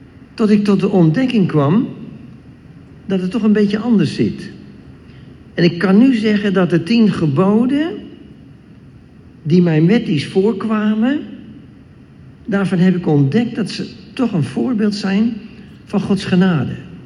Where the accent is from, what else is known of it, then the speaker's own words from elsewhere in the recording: Diemen, North Holland, Netherlands; born there; Mijn broer en ik, we zijn geboren in Diemen.